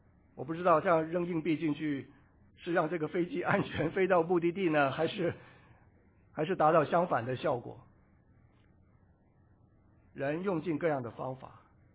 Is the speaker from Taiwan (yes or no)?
no; China; 我们中国人其实是花样最多的